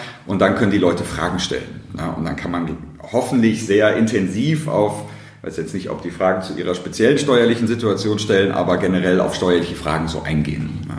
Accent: Dortmund, North Rhine-Westphalia, Germany; born or raised there

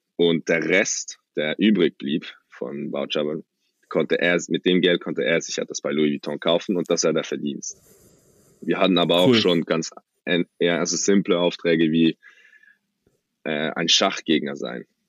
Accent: Switzerland; Wir kommen aus der Schweiz, sind drei 20-Jährige.

